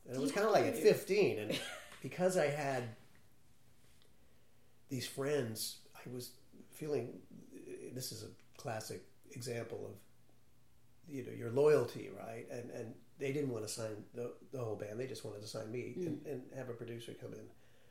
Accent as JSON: {"language": "English", "region": "East Coast", "country": "United States", "tie": "born or raised there", "said": "You know, really growing up on the East Coast, we were this Eastern Seaboard, and it was a different lifestyle."}